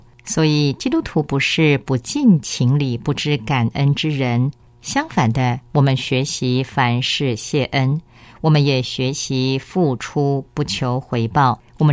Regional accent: China; 我们中国人说啊，有一种债最难还，什么债呢？就是人情债啊。

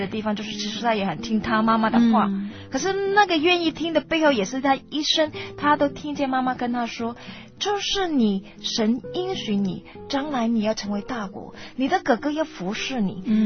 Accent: China; 甚至我们中国人很能够体会，这个生孩子就是你的荣耀

